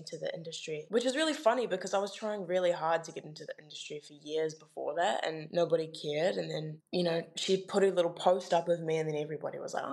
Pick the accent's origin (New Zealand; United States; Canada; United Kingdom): New Zealand; Clarks Beach, Auckland; I grew up in Clarks Beach, so like South Auckland, like really south.